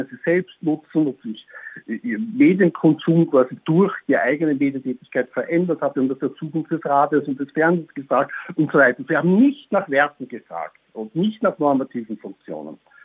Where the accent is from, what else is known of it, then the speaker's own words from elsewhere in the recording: Austria; wie es bei uns in Österreich heißen